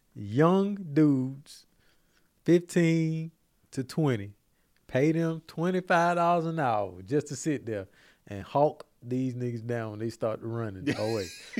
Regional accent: Decatur, Georgia, United States; My partner, dude I grew up with in Decatur, Georgia.

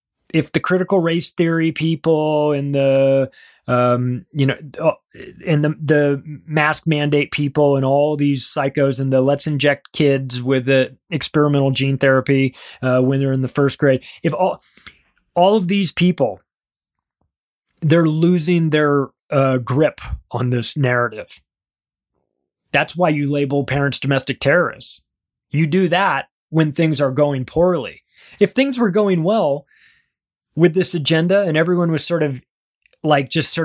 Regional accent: California, United States; I'm from Southern California. I grew up there. I love it. Loved it. Beautiful place.

